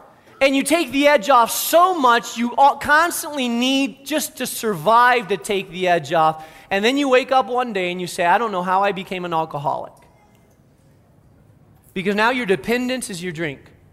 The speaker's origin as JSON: {"language": "English", "country": "Spain", "tie": "born or raised there", "said": "many of our listeners know I grew up in Spain, and my mother still lives in Spain."}